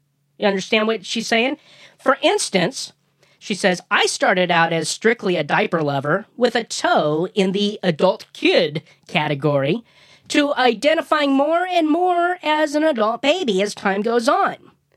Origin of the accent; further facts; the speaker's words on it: United Kingdom; White nappies when young? I'm British. White nappies when young.